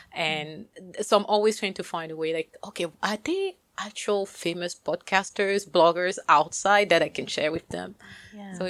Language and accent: English; Cameroon; now in United States; I'm originally from Cameroon, and I have family living in France